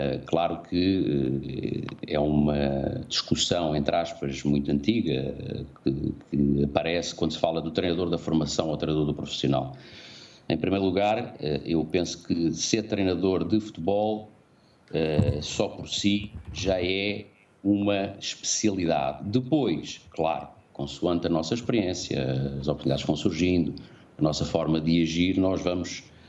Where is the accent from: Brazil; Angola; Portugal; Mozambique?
Mozambique; born there; neste caso Moçambique foi o país onde eu nasci, portanto para mim tem um significado especial